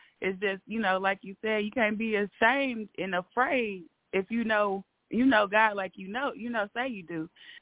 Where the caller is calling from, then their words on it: Arkansas, United States; from Arkansas.